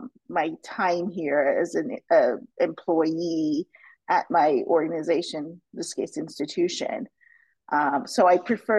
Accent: United States; But I do maintain my banking presence at my home country of the U.S.

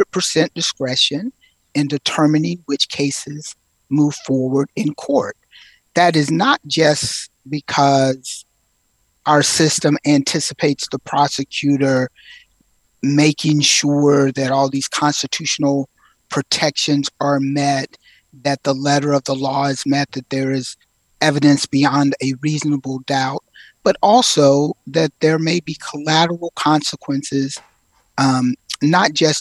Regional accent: Hamlet, North Carolina, United States; I am from Hamlet, North Carolina. I went to Princeton and came back to North Carolina for law school at Duke

